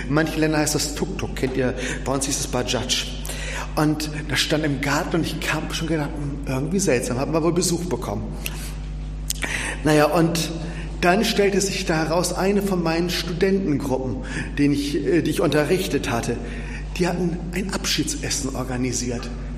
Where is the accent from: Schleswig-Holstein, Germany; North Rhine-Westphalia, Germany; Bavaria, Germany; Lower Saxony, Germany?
Lower Saxony, Germany; Schwanewede; ich komme aus Schwanewede, nicht weit weg von hier